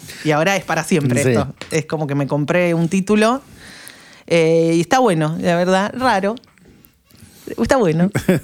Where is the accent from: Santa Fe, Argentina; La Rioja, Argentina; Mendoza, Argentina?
Santa Fe, Argentina; San Lorenzo; ahí me mudé. Y porque yo soy de San Lorenzo. Ahí nací, mi ciudad natal.